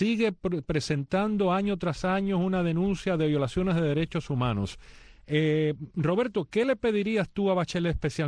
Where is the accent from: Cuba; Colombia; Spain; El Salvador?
Cuba; como cubano